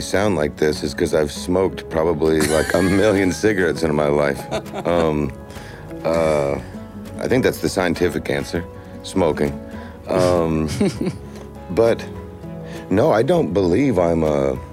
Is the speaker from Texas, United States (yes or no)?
yes; Texas, United States; also born or lived in Memphis, Tennessee; because I was born in Memphis, I was raised in Texas, so I have to play country.